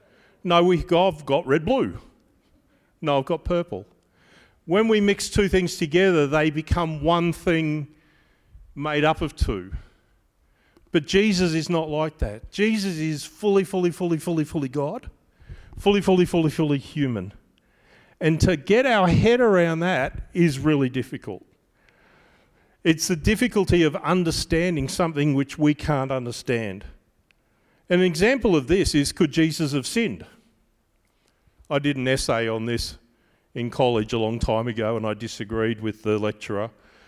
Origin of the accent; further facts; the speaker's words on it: Queensland, Australia; I started to understand that I'm Australian.